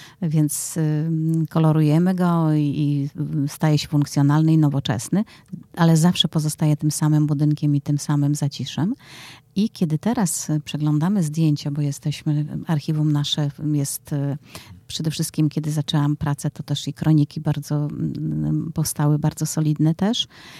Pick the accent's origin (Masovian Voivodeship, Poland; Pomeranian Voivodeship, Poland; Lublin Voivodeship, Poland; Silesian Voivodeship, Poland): Masovian Voivodeship, Poland; Warsaw; Zaciszanie zawsze są dumni, że są Zaciszanami. Nigdy nie powiedzą, że są, nie powiedzą skąd, że jestem tylko z Warszawy. Nie, jestem z zacisza.